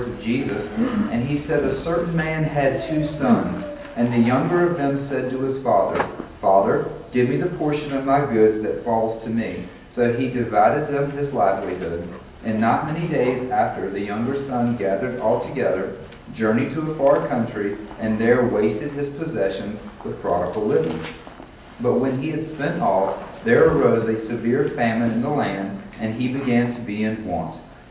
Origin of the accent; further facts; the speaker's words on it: United States; And as a Westerner, as an American, I can very easily read the Bible as if it's happening in the United States